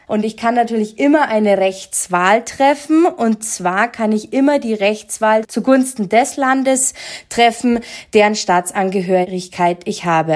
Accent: Munich, Bavaria, Germany; moved away as an adult; now in Colorado, United States; Tatsächlich bin ich ein Münchner Kindl, komme aus München, wie man hört, und liebe die Berge

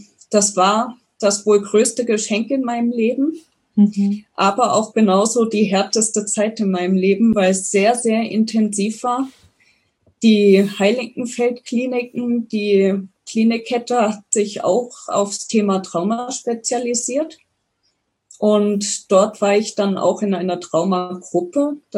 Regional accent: Rhineland-Palatinate, Germany; aufgewachsen bin ich in Rheinland-Pfalz, in der Nähe von Koblenz.

